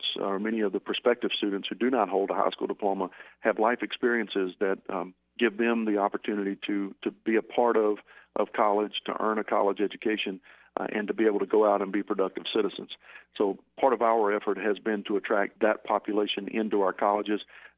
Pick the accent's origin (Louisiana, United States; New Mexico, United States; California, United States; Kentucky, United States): Louisiana, United States; I grew up in Northeast Louisiana at a time when there was no two-year college.